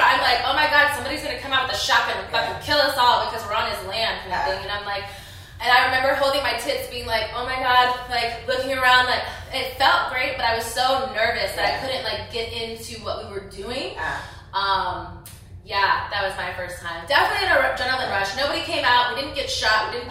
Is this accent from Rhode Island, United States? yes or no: no; Texas, United States; now in Los Angeles, United States; I signed with LA Direct like a week later, and then I moved from Texas, and then here I am, haven't left.